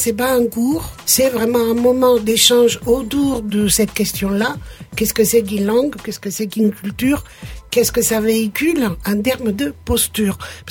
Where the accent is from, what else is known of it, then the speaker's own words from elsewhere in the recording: Italy; ça se fait autour de l'italien et de ma culture, puisque je suis italienne.